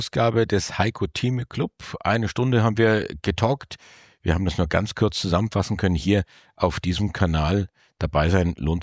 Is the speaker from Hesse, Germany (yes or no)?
no; Bavaria, Germany; werde ich dann zu euch stoßen als Oberfranke